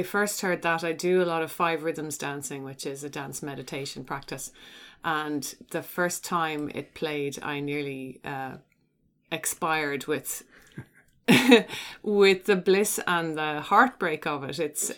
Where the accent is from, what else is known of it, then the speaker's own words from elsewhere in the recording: Glenageary, Leinster, Ireland; born there; I was born in Glenageary, which is just up the hill from Dunleary.